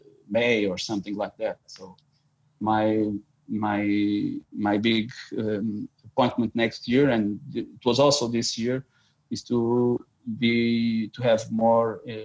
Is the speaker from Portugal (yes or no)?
yes; Lisbon, Portugal; English is a second language; 30K south of Lisbon, my hometown